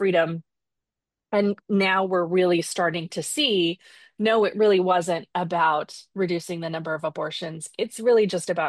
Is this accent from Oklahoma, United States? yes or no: yes; Oklahoma, United States; like my home state of Oklahoma